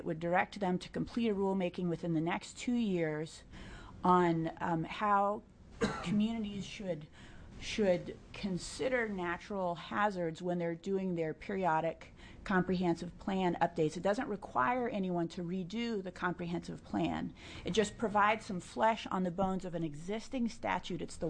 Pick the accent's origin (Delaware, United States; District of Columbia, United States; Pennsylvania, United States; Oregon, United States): Oregon, United States; Ashland; I grew up in Southern Oregon. Some of you know that. On a hill overlooking the town of Ashland